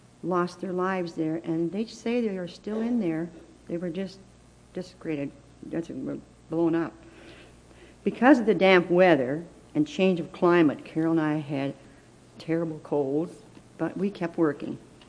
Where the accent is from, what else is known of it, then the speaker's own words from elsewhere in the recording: Canada; Now, I'm a Canadian.